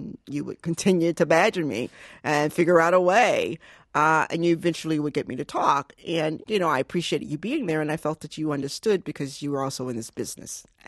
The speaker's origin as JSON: {"language": "English", "town": "Portsmouth", "region": "Virginia", "country": "United States", "tie": "born or raised there", "said": "I grew up in Portsmouth, Virginia, which is, you know, Virginia at the time that I was growing up was very segregated."}